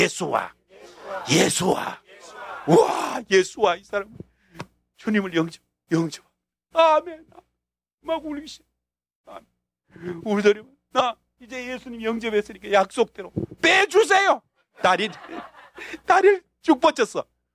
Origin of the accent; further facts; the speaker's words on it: Haeju, South Hwanghae, North Korea; 저는 황해도 해주에서 태어나서